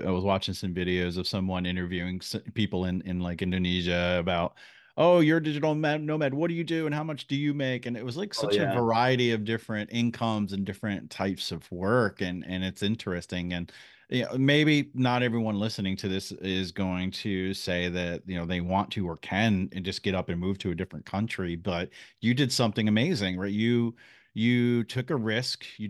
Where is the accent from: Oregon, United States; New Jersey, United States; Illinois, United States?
New Jersey, United States; growing up in New Jersey, my family didn't have a lot of money